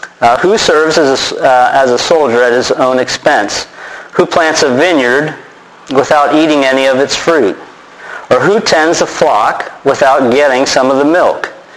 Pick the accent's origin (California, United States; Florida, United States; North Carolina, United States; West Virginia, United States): North Carolina, United States; Charlotte; We come from Charlotte, North Carolina. There's been many just in that area.